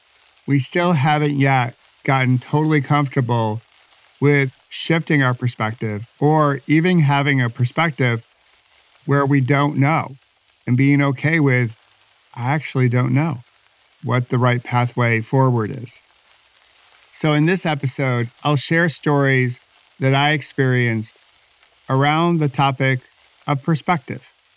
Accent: New York, United States; At least I think it's funny because I'm from New York

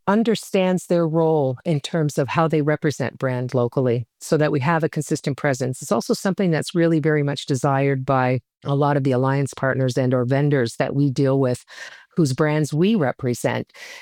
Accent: Canada; I was originally born and raised in Canada

